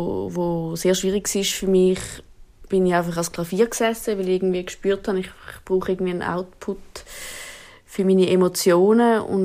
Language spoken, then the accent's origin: German; Eastern Switzerland, Switzerland; now in Zurich, Switzerland; Ich komme ursprünglich aus der Ostschweiz und bin dann während dem Studium auf Zürich gezogen.